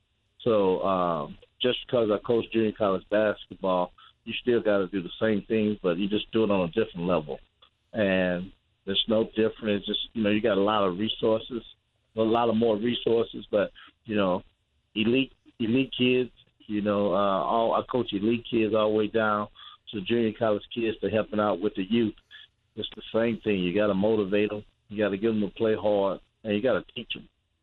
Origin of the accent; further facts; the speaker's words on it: St. Louis, Missouri, United States; Well, I'm from St. Louis, but I'm a state kid. When I say state, I'm from St. Louis, Missouri.